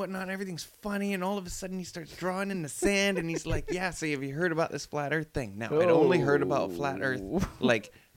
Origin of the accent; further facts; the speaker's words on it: Canada; And I'm Canadian, so super sorry I'm extra friendly.